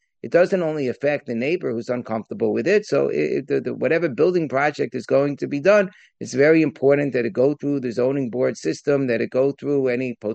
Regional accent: Muncie, Indiana, United States; when I grew up in Muncie, there were some non-Jews around too.

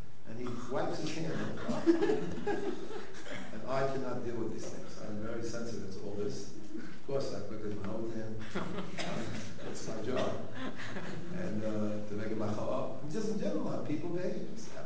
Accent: New York, United States; I got my point across. I'm from New York. I'm not afraid of that.

